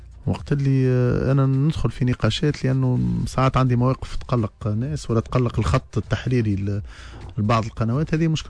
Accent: Sahel, Tunisia; انا من الساحل

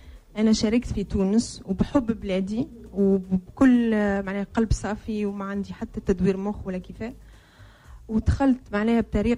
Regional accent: France; born there; Arabic is a second language; انا مولود في فرنسا، واللغه التونسيه والعربيه لغه تقول ثالثه مش حتى ثانيه.

